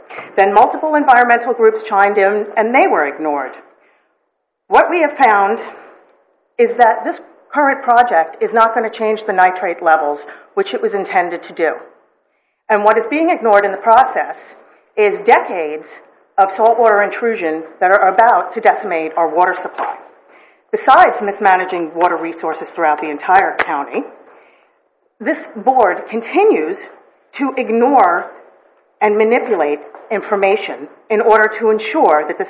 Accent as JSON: {"language": "English", "town": "Los Osos", "region": "California", "country": "United States", "said": "from Los Osos."}